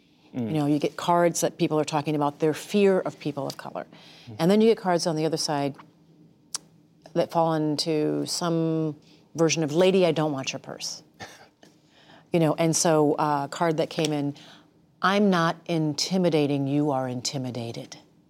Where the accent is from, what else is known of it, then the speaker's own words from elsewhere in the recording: Minnesota, United States; Because I'm a brown girl that grew up in a Midwestern state. I'm from Minnesota.